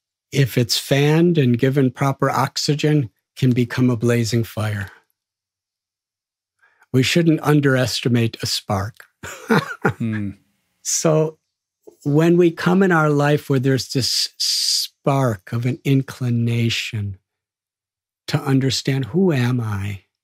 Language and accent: English; Chicago, Illinois, United States; When I told him I'm from Chicago.